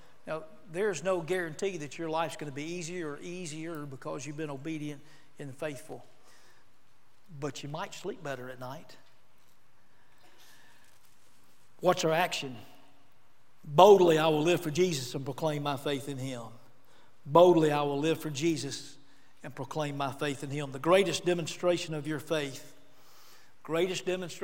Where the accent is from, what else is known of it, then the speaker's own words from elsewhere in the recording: Auburn, Alabama, United States; I love living in Auburn, Alabama. Lee County, Alabama. I love living right here. And I tell you, go around and tell people I'm from Auburn.